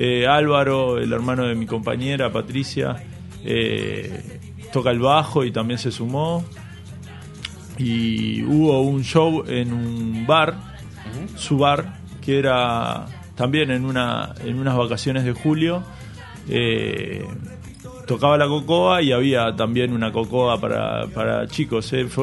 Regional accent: Montevideo, Uruguay; venimos del oeste. Venimos de La Teja, de Belvedere

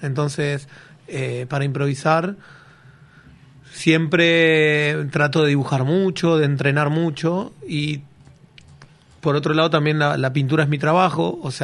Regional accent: La Plata, Buenos Aires Province, Argentina; arranqué a pintar en el 2010 en La Plata, en Argentina, que es de donde soy.

